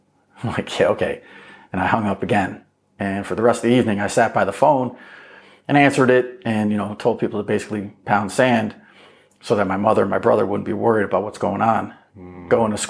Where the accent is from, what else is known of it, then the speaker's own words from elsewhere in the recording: Albany, New York, United States; So I grew up in Albany, New York. I was adopted by a family because I'd been orphaned.